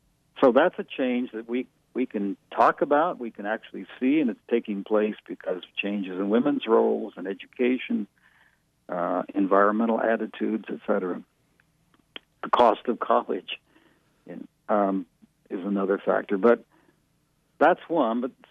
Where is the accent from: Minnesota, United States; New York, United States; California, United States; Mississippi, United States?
California, United States; also born or lived in Great Plains; now in Oregon, United States; Well, I'm living in Oregon now, but I grew up in Southern California, Mojave Desert, and on the Great Plains. And so I've grown up all my life as a Westerner